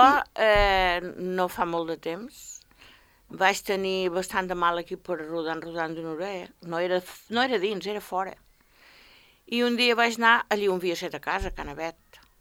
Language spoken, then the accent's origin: Catalan; La Mola, Balearic Islands, Spain; som de la Mola, nascuda a la Mola, i na Pilar també. I mos coneixíem de petites...